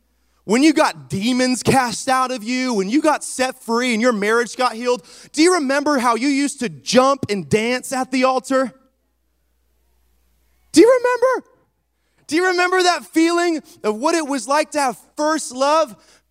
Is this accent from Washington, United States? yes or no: yes; Washington, United States; now in Texas, United States; We're originally from Washington, and now we're in Texas.